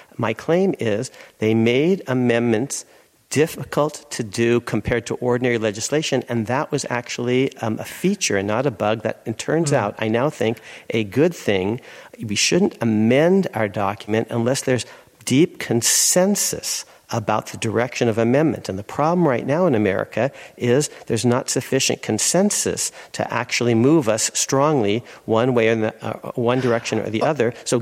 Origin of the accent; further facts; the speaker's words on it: California, United States; I'm from California, and some of the amendments have been good and some of them have been bad.